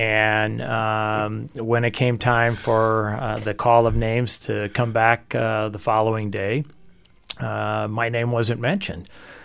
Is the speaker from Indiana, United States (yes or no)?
yes; Evansville, Indiana, United States; born there; also born or lived in St. Louis; I was born in Evansville, Indiana.